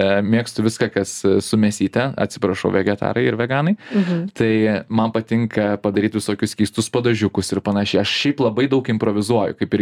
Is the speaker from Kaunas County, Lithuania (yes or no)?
yes; Kaunas, Kaunas County, Lithuania; aš iš Kauno, tai man pas mane yra tas.